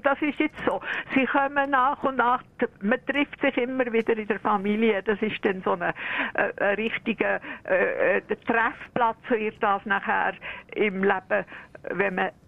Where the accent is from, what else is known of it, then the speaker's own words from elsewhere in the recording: Bern, Switzerland; accent: Bernese German; now in Basel-Landschaft, Switzerland; Also, wir sind halt Berner geblieben, obwohl wir in Basel-Landau gewohnt sind. Und die Kinder sind alle dort aufgewachsen. Aber irgendwie das Berndeutsch einmal bei mir kann man nicht wegbringen.